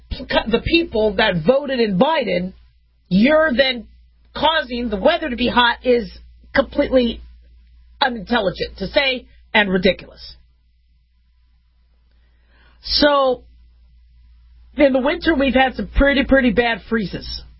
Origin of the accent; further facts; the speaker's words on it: Phoenix, Arizona, United States; also born or lived in Las Vegas; And I had bad summers in the 80s growing up in Phoenix and Vegas. It was hot.